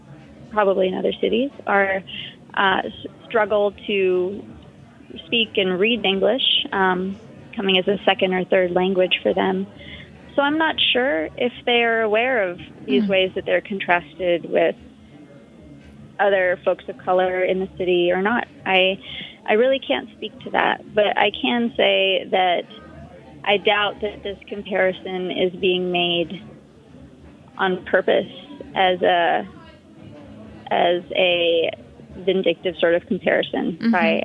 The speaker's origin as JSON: {"language": "English", "country": "India", "tie": "born or raised there", "said": "somebody who grew up in India"}